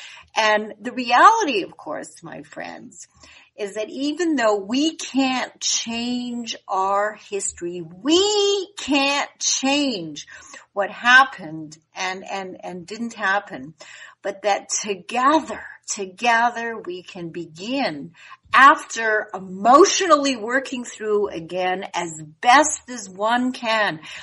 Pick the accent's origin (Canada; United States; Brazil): Canada; I grew up in Canada. And I was educated in Canada and I did all of my training in Canada.